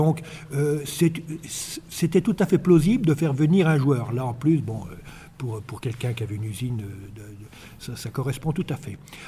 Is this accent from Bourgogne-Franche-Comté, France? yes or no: yes; Bourgogne-Franche-Comté, France; moi, je suis du Morvan, quoi. Donc. Je ne suis pas forcément de la Nièvre.